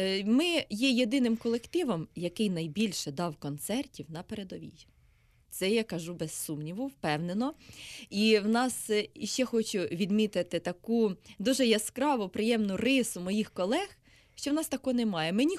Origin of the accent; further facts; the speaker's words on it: Poltava Oblast, Ukraine; так як я сама родом з Полтавщини